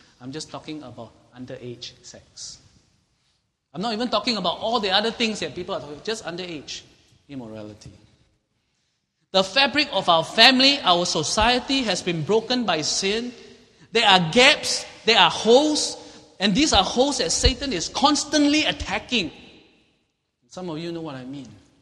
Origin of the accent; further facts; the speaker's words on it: Singapore; Do you realize that as a Singaporean Christian, we may have gotten immune to the fact that there is idolatry in Singapore?